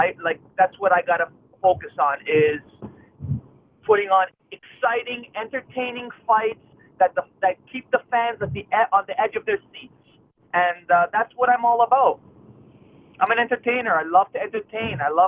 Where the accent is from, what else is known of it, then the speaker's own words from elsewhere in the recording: Toronto, Ontario, Canada; it's important for me to fight in my hometown. I love Toronto. I love Ontario, and I'm proud to be Canadian, and I want to represent.